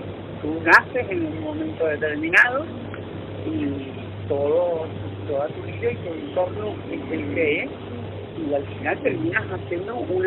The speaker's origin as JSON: {"language": "Spanish", "region": "Canary Islands", "country": "Spain", "tie": "born or raised there", "moved": "yes", "said": "yo cuando me fui de mi pueblo, en el sur de Tenerife, era para no volver nunca jamás."}